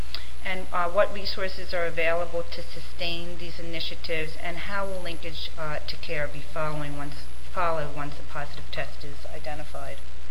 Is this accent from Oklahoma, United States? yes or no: no; Pennsylvania, United States; I'm from Pennsylvania, which is one of the red low compatibility states